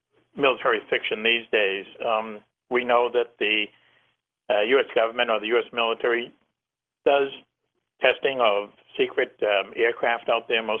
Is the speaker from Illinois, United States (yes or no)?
no; Boston, Massachusetts, United States; born or raised there